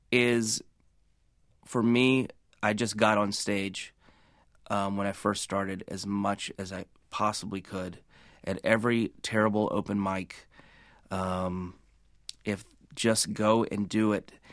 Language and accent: English; North Carolina, United States; Yes, I grew up in North Carolina. I have very fond memories. I still live there part of the time in the mountains of North Carolina.